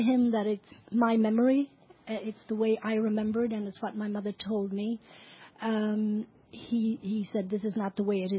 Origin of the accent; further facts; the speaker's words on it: Connacht, Ireland; And as soon as the people heard I was from Mayo, they said, well, now you have to start teaching Irish.